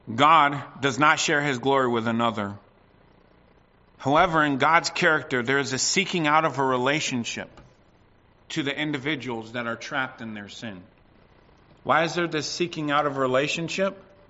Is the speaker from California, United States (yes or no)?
no; Illinois, United States; we grew up near Chicago, and my father took us to a museum of science and industry